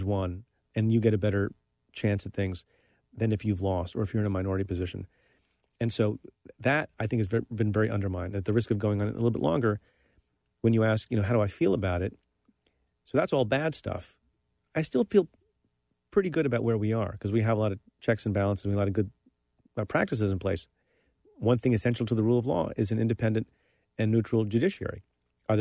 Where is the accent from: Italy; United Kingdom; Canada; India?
India; now in United States; I'm an immigrant from India.